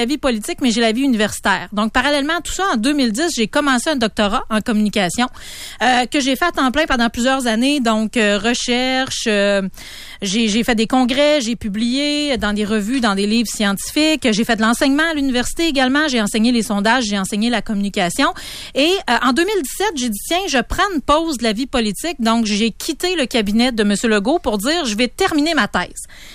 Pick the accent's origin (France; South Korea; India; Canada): Canada; Baie-Comeau, Quebec; Donc, moi, j'ai grandi à Baie-Comeau, mais j'ai été baptisée dans Charlevoix parce que la famille est toujours restée dans Charlevoix.